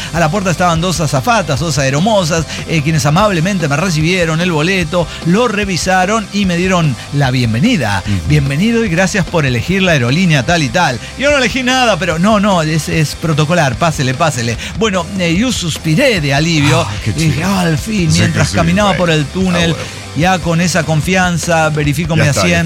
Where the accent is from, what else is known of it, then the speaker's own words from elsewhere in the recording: Mexico; tiene el pasaporte mexicano. Porque soy mexicano.